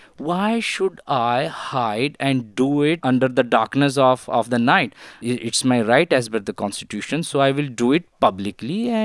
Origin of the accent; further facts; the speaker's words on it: Pakistan; But me, myself, being a Pakistani, I'm responsible for Pakistan.